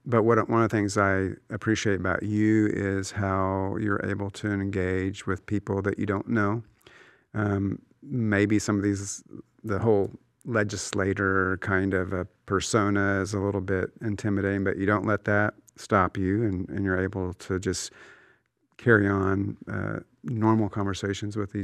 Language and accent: English; Houston, Texas, United States; also born or lived in Dallas; And see, that's the thing about living in Texas. You know, I grew up in Houston.